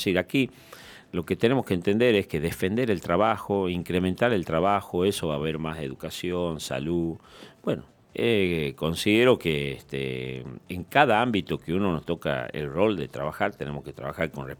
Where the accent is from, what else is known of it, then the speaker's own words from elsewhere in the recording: Tucumán, Argentina; yo quisiera, como tucumano, abstengo como político, que el nuevo gobernador sea distinto, que haga cosas por Tucumán